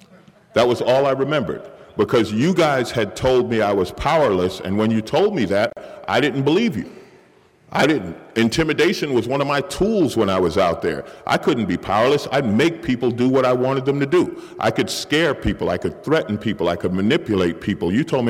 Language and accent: English; New York, United States; And I was from New York, and I had probably well over a week of sobriety.